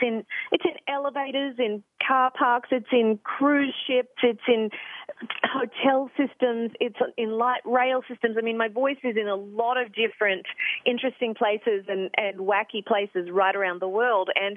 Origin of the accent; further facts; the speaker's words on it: Australia; now in New York, United States; I am from Australia and I'm a very proud Australian, but I'm also a proud New Yorker, I have to say, after 13 years here.